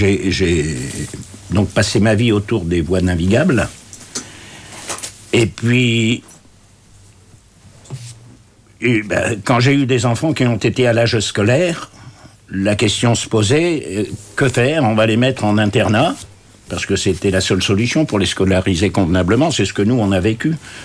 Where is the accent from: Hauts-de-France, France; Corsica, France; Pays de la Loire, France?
Hauts-de-France, France; Longueuil-Annel; also born or lived in Compiègne; Par le plus grand des hasards, je suis né à Compiègne. Et quand mes parents ont quitté le bateau, ils se sont installés juste à côté de Compiègne, un petit village qui s'appelle Longueuil-Anel